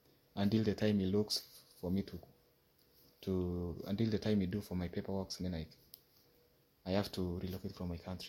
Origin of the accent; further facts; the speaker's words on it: West Pokot County, Kenya; I come from Kenya. County, West Pokot County.